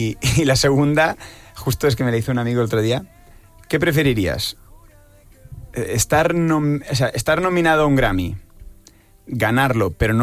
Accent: Barcelona, Catalonia, Spain; born there; Es que yo nací en Barcelona, entonces te diré Barcelona, porque tiene más montaña.

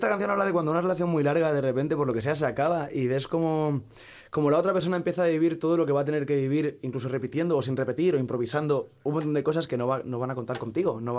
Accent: Catalonia, Spain; pero aparte yo como catalán

